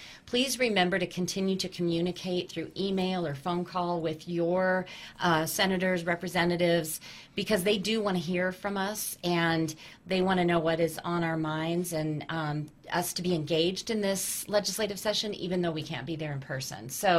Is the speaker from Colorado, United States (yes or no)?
yes; Durango, Colorado, United States; now in Farmington, United States; I was raised in Durango, have a lot of friends in Durango, but Durango is expensive.